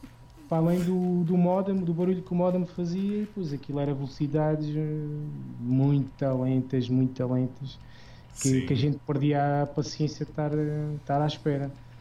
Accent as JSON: {"language": "Portuguese", "country": "Portugal", "tie": "born or raised there", "said": "eu não conseguia ver mais ninguém na minha terra, isso nem existia. Mesmo em Lisboa, não havia conhecimento pessoal"}